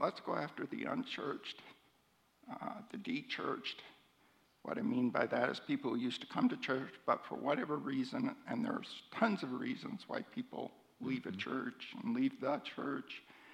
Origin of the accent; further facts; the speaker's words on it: Pella, Iowa, United States; And for a boy growing up in Pella, you know, that was a stretch.